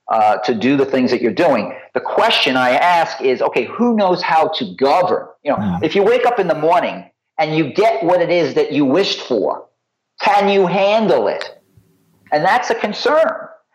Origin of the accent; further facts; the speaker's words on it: United States; I really am thrilled to see young people speaking up, especially as an American